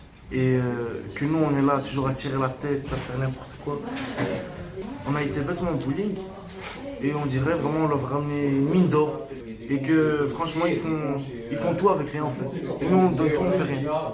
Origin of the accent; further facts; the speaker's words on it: Molenbeek, Brussels, Belgium; Jamais il y a eu un média qui a vu chez nous à Molenbeek.